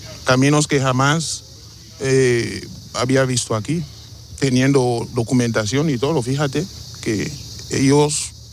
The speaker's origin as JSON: {"language": "Spanish", "country": "Equatorial Guinea", "moved": "as an adult", "lives_now": "Spain", "said": "soy de Guinea Ecuatorial, venimos con visado y muy orgullosa"}